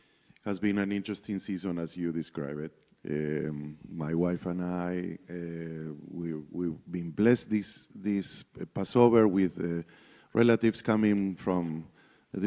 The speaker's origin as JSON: {"language": "English", "region": "Buenos Aires", "country": "Argentina", "tie": "born or raised there", "said": "experienced as, you know, growing up in Buenos Aires"}